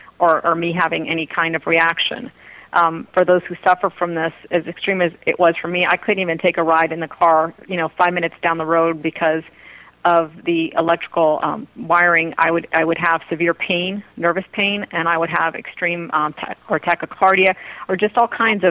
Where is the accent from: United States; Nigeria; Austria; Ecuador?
Ecuador; born there; first language Spanish; English is a second language; I am fluent in Spanish. I'm South American descent. Actually, I was born in Ecuador, so I speak Spanish fluently, and I treat many clients in Spanish. I also do speak French